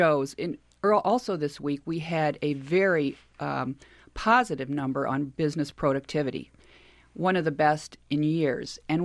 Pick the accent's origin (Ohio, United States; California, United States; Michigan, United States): Ohio, United States; I grew up in Northwest Ohio in a very manufacturing district.